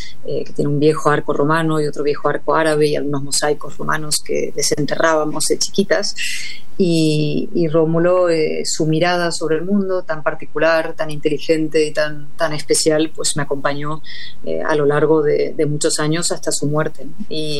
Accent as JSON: {"language": "Spanish", "country": "Spain", "tie": "born there", "said": "este acento que me delata en la vida pública española, como no ser completamente de aquí. Yo soy española por elección, nací en España, pero decidí ser española"}